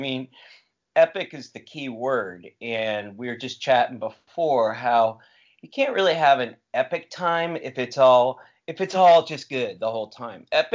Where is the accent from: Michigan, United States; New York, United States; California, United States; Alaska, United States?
California, United States; Marin County; Yeah, well, so I was raised in Marin County. So, you know, in those days, it was all hot tubs and peacock feathers.